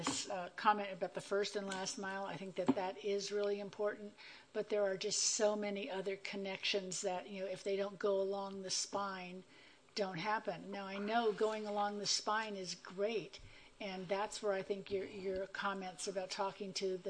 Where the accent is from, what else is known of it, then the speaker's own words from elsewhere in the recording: California, United States; Just going to jump in on this, saying that I'm from Sonoma County, and it's not just South Bay area.